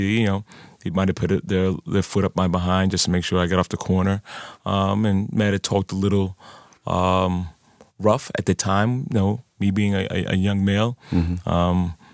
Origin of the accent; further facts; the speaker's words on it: Queens, New York, United States; And, growing up in Jamaica, Queens, I've had bad experience with police officers.